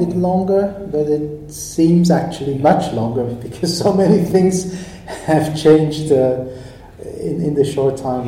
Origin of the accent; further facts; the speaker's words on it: Antwerp, Flanders, Belgium; I was born in Belgium, so I'm from Belgium, in Antwerp, which is the largest city in the Dutch-speaking part, in Flanders, in the mid-70s. So you can guess my age.